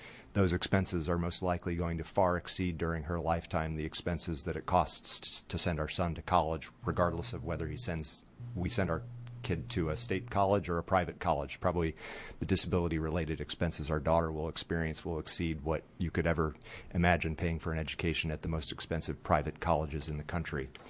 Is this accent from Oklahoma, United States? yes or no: no; Portland, Oregon, United States; I'm from Portland.